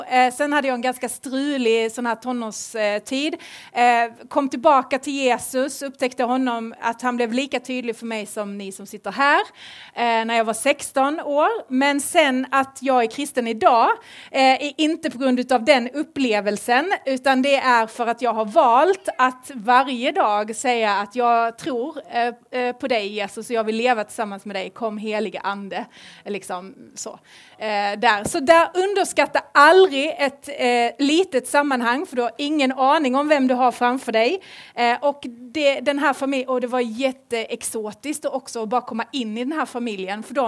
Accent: Skåne, Sweden; also born or lived in Östersund / Uppsala; now in Gothenburg, Sweden; Jag, som ni hör på min vackra stämma, så kommer jag ju inte från Småland och Vetlanda, utan jag kommer ju ifrån Skåne, precis. Även om jag har då, jag lever i förskingringen just nu, jag lever i Göteborg

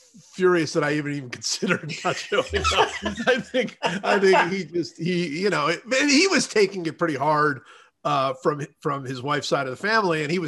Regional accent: Cleveland, Ohio, United States; also born or lived in Kansas City, United States; my hometown Cleveland Browns are playing the Kansas City Chiefs

